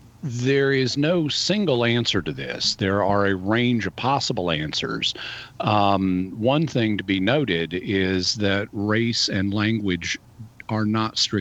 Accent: the Ozarks, United States; I'm from the Ozark Mountains and live in the Ozark Mountains. I'm a hillbilly too.

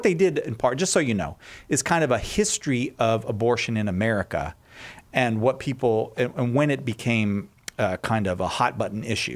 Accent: Massachusetts, United States; now in California, United States; And he's making fun of me because I'm from Massachusetts.

